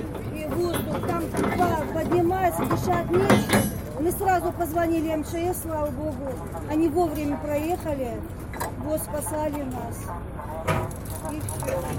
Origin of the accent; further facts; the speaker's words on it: Dagestan, Russia; moved away; я из Дагестана. Приехала работать кондуктором уже 4-й год.